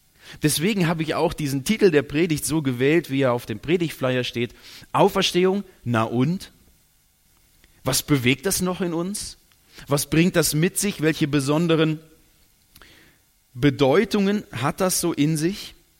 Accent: North Rhine-Westphalia, Germany; now in Switzerland; Ich bin in der Nähe von Köln aufgewachsen

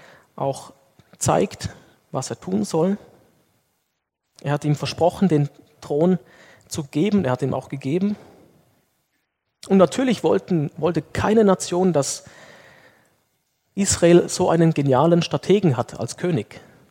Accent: Lithuania; Ich bin ja in Litauen aufgewachsen

